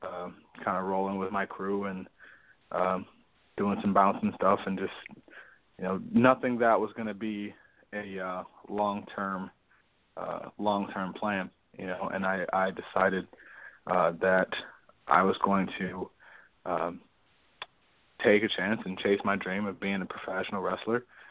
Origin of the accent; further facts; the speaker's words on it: Cleveland, Ohio, United States; I mean, growing up in Cleveland, from the tourist side of it, you know, you can, you know, see the lakes and, you know, all of the cultural things that we offer.